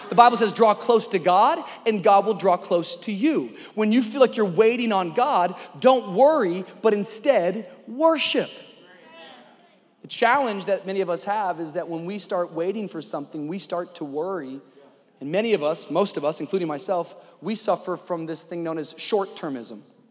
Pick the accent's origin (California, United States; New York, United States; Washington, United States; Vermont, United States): Washington, United States; Tacoma; for me in the … household growing up in Tacoma, Washington, meant that we should arrive promptly at 2:45 p.m.